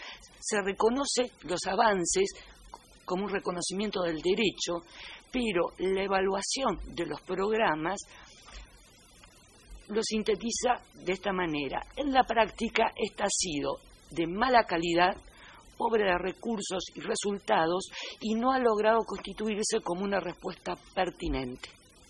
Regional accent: Argentina; soy argentina

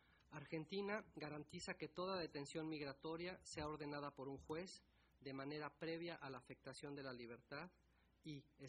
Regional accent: Mexico; de México.

